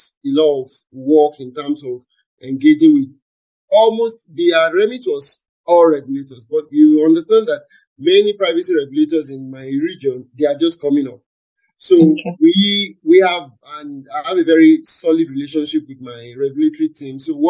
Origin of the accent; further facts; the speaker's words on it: Nigeria; So I would say that as a Nigerian, I'm proud of what eventually came out.